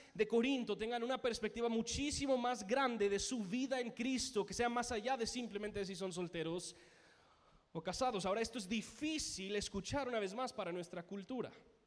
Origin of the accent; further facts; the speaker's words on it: United States; Spanish is a second language; yo también soy gringo, por eso lo puedo decir así, en cariño.